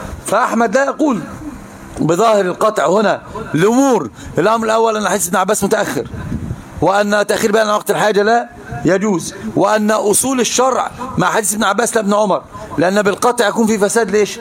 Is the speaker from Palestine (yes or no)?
no; Upper Egypt, Egypt; فقلت أنا صعيدي أشد منك